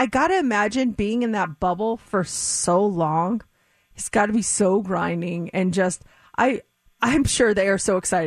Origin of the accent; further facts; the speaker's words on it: Denver, Colorado, United States; I'm focusing on basketball because my hometown team is doing very well, the Denver Nuggets.